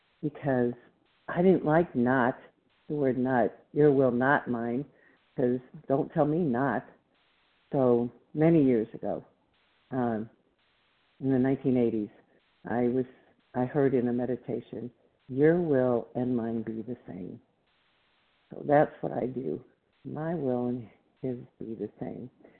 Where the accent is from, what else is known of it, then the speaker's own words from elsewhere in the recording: Plano, Texas, United States; I'm from Plano, Texas.